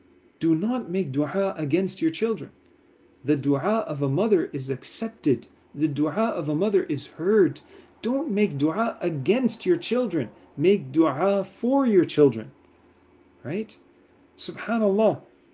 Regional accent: Pakistan; I'm Pakistani as well. So I'm allowed to use some of these terms too.

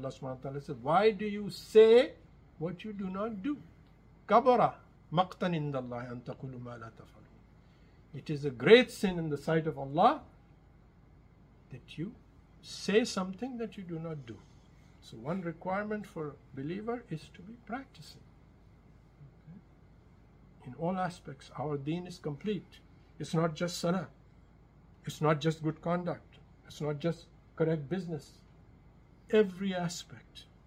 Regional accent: India; born there; I was born in India.

